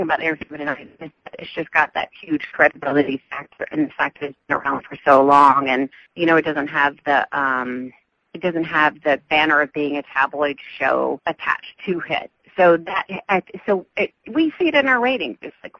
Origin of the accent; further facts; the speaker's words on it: the South, United States; accent: Southern; Maybe I should insure my southern accent.